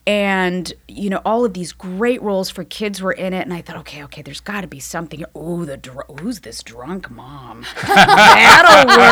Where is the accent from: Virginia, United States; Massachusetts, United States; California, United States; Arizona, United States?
California, United States; Downey; I grew up in Downey, California.